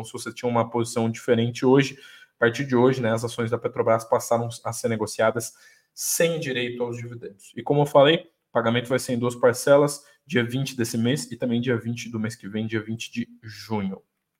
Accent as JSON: {"language": "Portuguese", "region": "Santa Catarina", "country": "Brazil", "tie": "born there", "said": "Eu que não sou natural de lá, mas sempre morei perto de lá, né? Boa parte da minha infância foi, nasci em Santa Catarina, né?"}